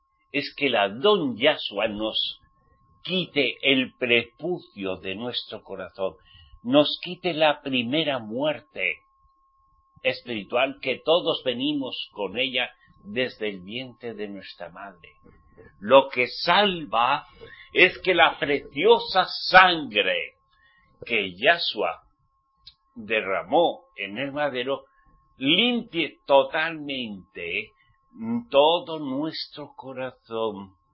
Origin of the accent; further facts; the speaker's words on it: Spain; en mi país, España